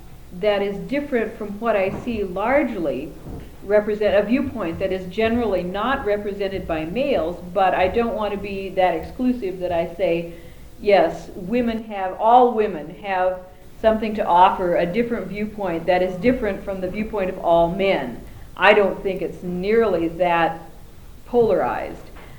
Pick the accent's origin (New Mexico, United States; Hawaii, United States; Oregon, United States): Oregon, United States; I'm from Oregon. I live outside of Portland now